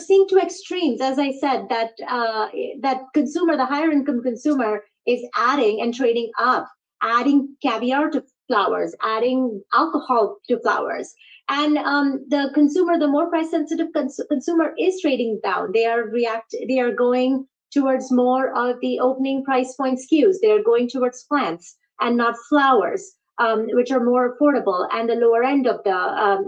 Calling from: Hyattsville, Maryland, United States; I am dialing in from Hyattsville, Maryland, which is one of our largest fulfillment centers

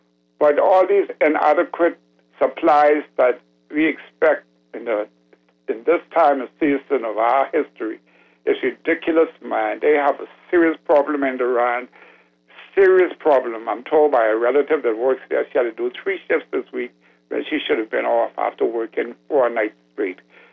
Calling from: Grand Bahama, Bahamas; I'm calling from Grand Bahama.

